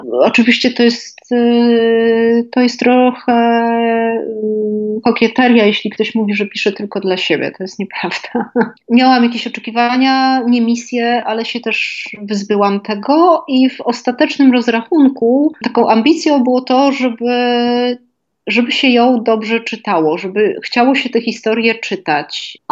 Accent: Kraków, Lesser Poland, Poland; bo ja się przyglądając, żyjąc, będąc krakowianką i żyjąc w tym mieście przez wiele lat się poprzyglądałam takim osobliwościom

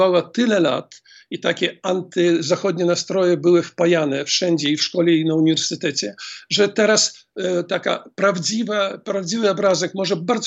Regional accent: Grodno, Grodno Region, Belarus; przede wszystkim Grodno, skąd jestem.

